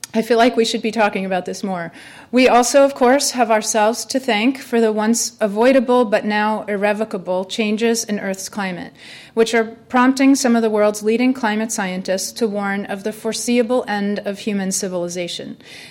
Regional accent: Boston, Massachusetts, United States; one, I'm a person, and two, I'm from Boston.

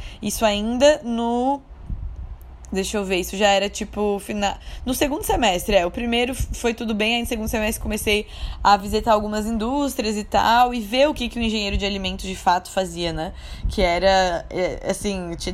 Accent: Santa Catarina, Brazil; Meus pais, minha mãe e meu pai fizeram faculdade federal lá em Santa Catarina, que é de onde eu sou, né?

